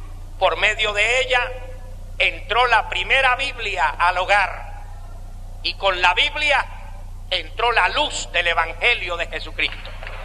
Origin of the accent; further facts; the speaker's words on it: Havana, Cuba; soy de Cuba, de la ciudad de La Habana. En el lugar donde yo nací